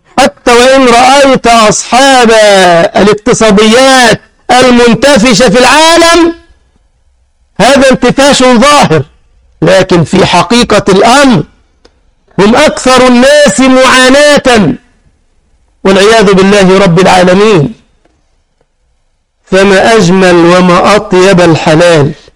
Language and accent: Arabic; Egypt; أذكر من أكثر من 20 سنة كنا في بلدنا مصر